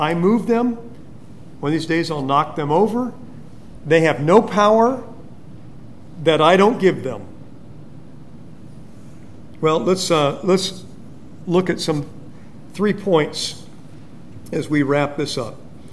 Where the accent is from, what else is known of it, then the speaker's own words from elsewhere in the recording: California, United States; As a young boy growing up in California, I got to visit my grandfather in Indiana